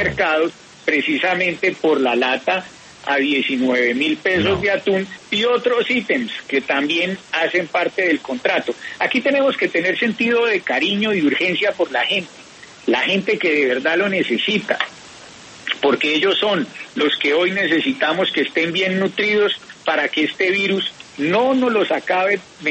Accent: Pereira, Risaralda, Colombia; sino porque no había acceso al esquema de salud en Pereira, mi tierra.

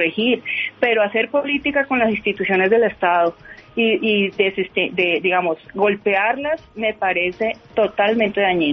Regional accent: Cali, Valle del Cauca, Colombia; yo soy de Cali

